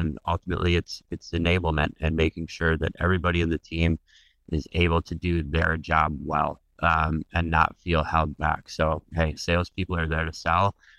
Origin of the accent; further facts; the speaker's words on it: Michigan, United States; moved away as an adult; also born or lived in Germany; I had spent about 7 years living in Germany, even though I'm originally from Michigan, the U.S. area